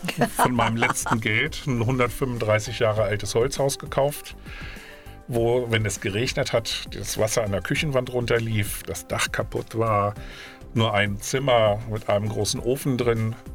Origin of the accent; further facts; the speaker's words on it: Hanover, Lower Saxony, Germany; Ich komme aus Hannover und also sehr viel politisch gearbeitet in der Zeit.